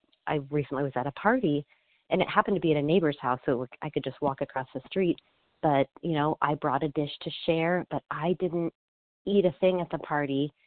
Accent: Colorado, United States; I am from Colorado.

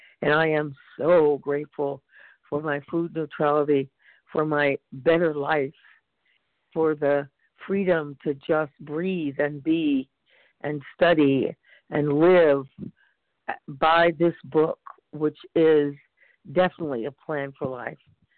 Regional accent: California, United States; Good morning. … from California.

